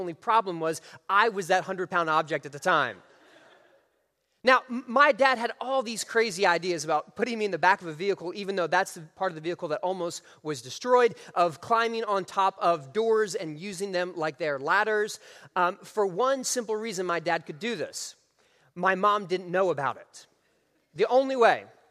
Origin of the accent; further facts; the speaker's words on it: Texas, United States; But if I tell any stories about growing up in West Texas, just go with me on that.